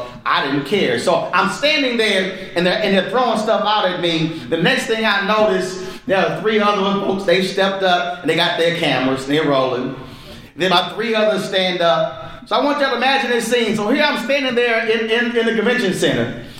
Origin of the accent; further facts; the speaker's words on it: Texas, United States; I'm born and raised in Texas, went to Texas A&M